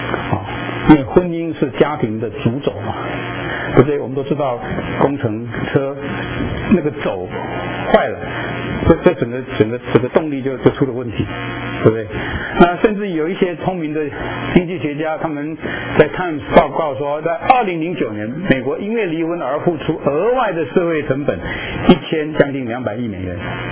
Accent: Taiwan; 尤其我们从台湾来哈

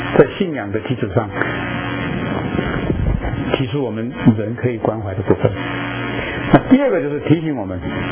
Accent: Taiwan; 尤其我们从台湾来哈

